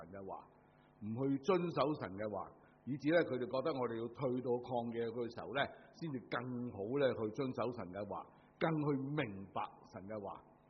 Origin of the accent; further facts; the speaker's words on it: Hong Kong; 以我哋香港人嘅即系机警呢同埋香港人嘅聪明呢，